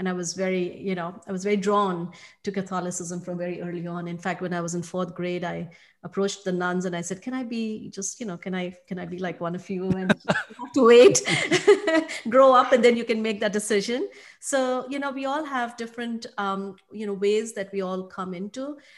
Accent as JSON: {"language": "English", "country": "India", "said": "like I come from India"}